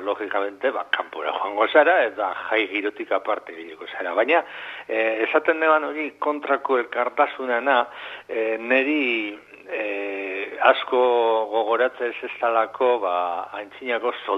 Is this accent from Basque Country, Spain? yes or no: yes; Eibar, Basque Country, Spain; now in Lekeitio, Spain; ni Lekitxon bizi naiz, Eibartarra naiz, baina Lekitxon bizi naiz